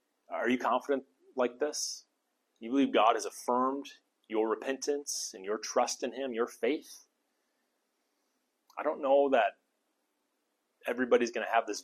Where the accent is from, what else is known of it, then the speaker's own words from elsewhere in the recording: Eau Claire, Wisconsin, United States; which I say is new because I grew up in Eau Claire, and at one point it was new, but now it's like 15 years old.